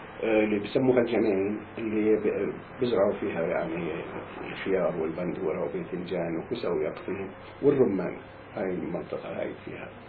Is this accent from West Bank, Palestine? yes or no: no; Qalunya, Jerusalem, Palestine; وقريتنا يعني قلونيا من القرى المشهورة بكثرة الينابيع.